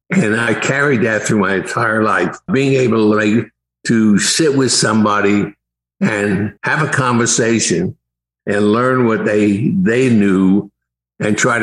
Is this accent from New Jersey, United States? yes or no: yes; Newark, New Jersey, United States; Well, first of all, I grew up in Newark, New Jersey. Not a nice town. It was a tough town.